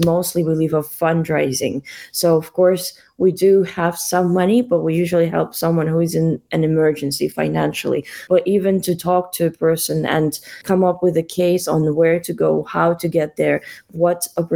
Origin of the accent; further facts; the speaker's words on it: Russia; moved away; Ethiopian and Russian. So my mom is Russian and my father is Ethiopian. I was born and raised in Russia